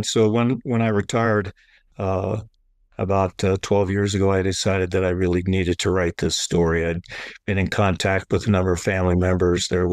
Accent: Idaho Falls, Idaho, United States; I grew up in Idaho Falls. Lived in a neighborhood of comprised almost entirely of Mormon families.

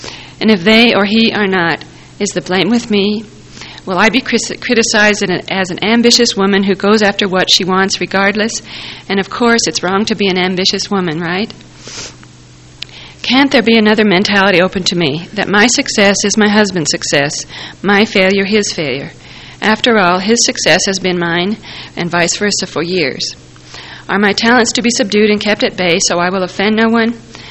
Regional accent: Las Vegas, Nevada, United States; I grew up in Las Vegas

